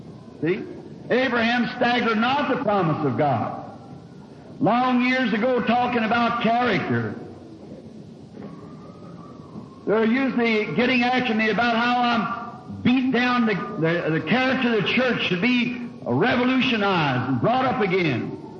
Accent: Southern United States, United States; I'm a Southerner. And down in the southern states years ago, they used to bring slaves over from Africa, the Boers did, and sold them in the South for like workhorses.

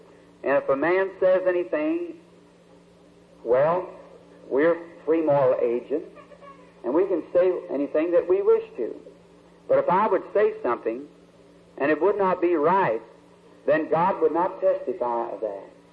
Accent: Ireland; We're Irish by descent and by nationality, rather.

